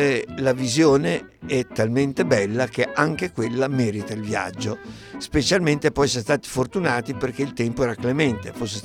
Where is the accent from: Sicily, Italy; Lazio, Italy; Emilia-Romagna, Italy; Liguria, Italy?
Liguria, Italy; Savona; Nella mia città, dove sono nato, a Savona